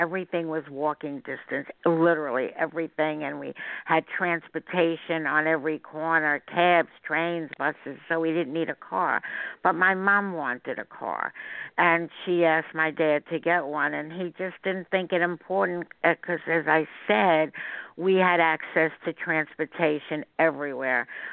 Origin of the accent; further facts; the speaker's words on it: Brooklyn, New York, United States; Brooklyn, New York. I grew up in Brooklyn.